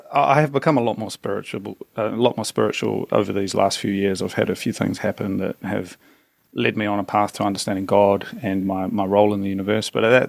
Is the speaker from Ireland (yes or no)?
no; Hastings, Hawke's Bay, New Zealand; So it all began in my hometown of Hastings, New Zealand, 40,000 people, sheep and apples. I was sort of stuck there after high school and not knowing what to do with my life.